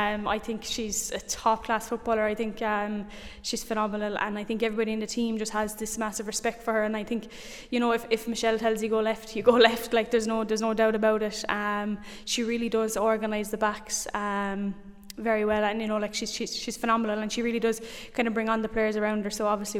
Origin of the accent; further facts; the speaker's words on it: Newcastle, Tipperary, Ireland; I'm a Tip woman, there's no doubt about that. I'm from Newcastle, which is a neighbouring parish of Ballymacarbery.